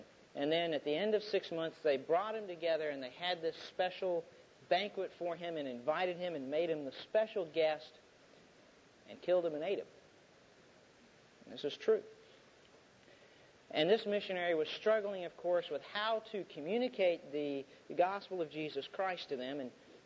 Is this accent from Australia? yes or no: no; the South, United States; When I grew up, and I grew up in the South, the ideal parents in the South were white, Anglo-Saxon, Protestant.